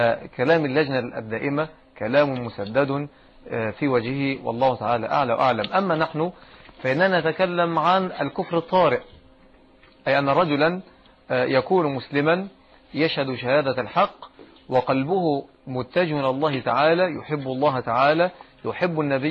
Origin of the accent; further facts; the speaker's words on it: Egypt; أما عندنا في مصر مثلا فالأمر قد يكون مختلفا،